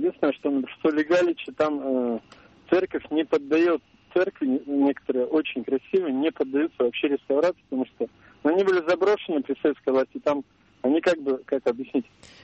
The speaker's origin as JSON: {"language": "Russian", "town": "Vologda", "region": "Vologda Oblast", "country": "Russia", "said": "я из Вологды."}